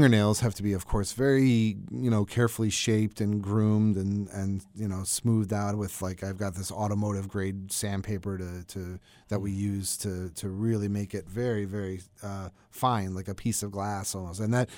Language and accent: English; Buffalo, New York, United States; Growing up in Buffalo, New York, my mother was working as a secretary at the time for the library at my elementary school